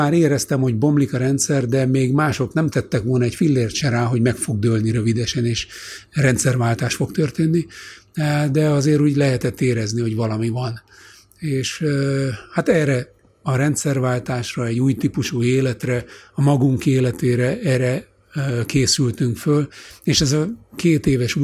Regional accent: Hungary; first language Hungarian; Én magyar vagyok, magyar az anyanyelmem, magyar volt az anyám, az apám, ebből a társadalomban szocializálódtam, és ez marad meg.

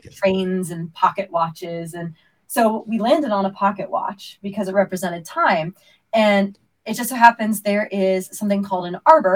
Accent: Ohio, United States; we're both originally from Northern states, with Michael being from New York and myself being from Ohio.

